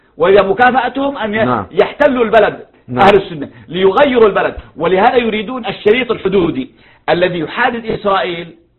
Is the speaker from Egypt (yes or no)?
no; Yemen; بعض الحركات المتطرفة عندنا في اليمن مثلا